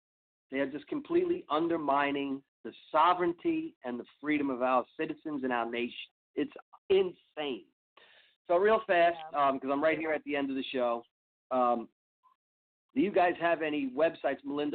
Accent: Long Island, New York, United States; And President Trump actually went out to my hometown, my home state, Long Island.

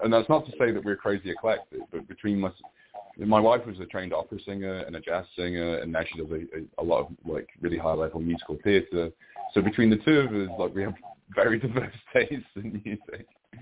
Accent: Scotland, United Kingdom; also born or lived in North of England; I was born in Scotland and then raised partially in Scotland and partially in the north of England. And then we moved back to Scotland and spent a lot more time there and then back down to England. So I feel very British.

